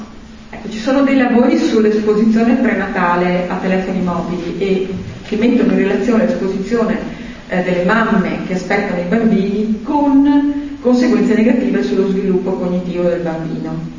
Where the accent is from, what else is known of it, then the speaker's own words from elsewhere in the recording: Venice, Veneto, Italy; now in Padova, Italy; io arrivo dalla campagna, in realtà io sono veneziana, non padovana, però arrivo dalla provincia di Padova in questo momento, vivo lì.